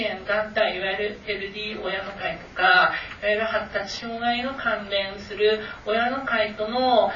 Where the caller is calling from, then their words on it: Aomori, Japan; 私は北海道民ではありませんで、北海道の、真下にある、東北の、青森県の青森市っていうところから、はるばる今日